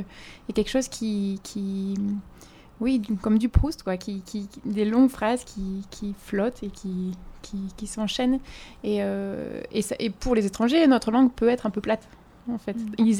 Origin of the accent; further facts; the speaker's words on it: south of France, France; accent: southern French; Enfin, j'ai un accent du sud, mais voilà, c'est, j'assume.